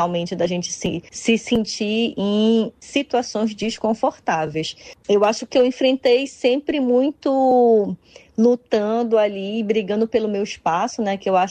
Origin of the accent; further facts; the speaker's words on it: Belém, Pará, Brazil; also born or lived in Paraíba; now in Recife, Brazil; Eu sou paraibana de nascença, fui criada e fiz a graduação em Belém do Pará, né, no Norte, e estou em Recife, Pernambuco, há quase 20 anos.